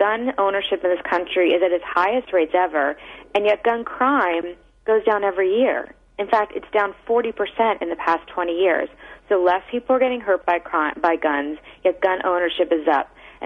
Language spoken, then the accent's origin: English; Baltimore, Maryland, United States; It's so great to be on the show in my hometown of Baltimore.